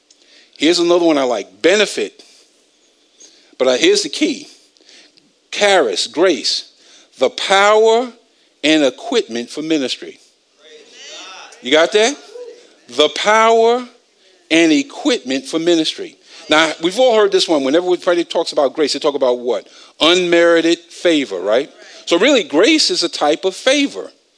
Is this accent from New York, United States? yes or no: yes; Bronx, New York, United States; Now, I'm from the Bronx. When somebody says buffeting, that means you take these fists and bang, bang, bang, right?